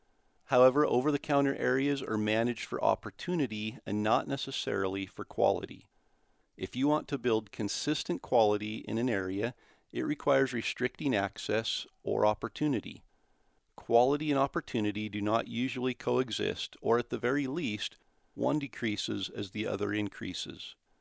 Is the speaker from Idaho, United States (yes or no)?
yes; Idaho, United States; Fortunately, these states, and my home state of Idaho, allow for me to do that.